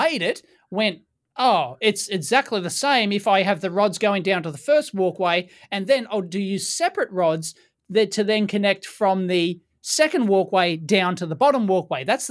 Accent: Australia; even though I'm an Aussie and I'm supposed to say maths

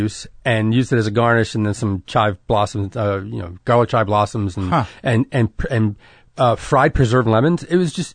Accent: Elizabeth, New Jersey, United States; New Jersey.

